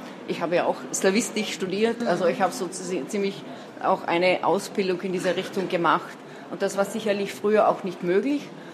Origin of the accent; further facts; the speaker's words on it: Carinthia, Austria; moved away; als Kärntner slowenische Autorin wahrgenommen zu werden, weil ich ja über 20 Jahre nicht mehr in Kärnten lebe.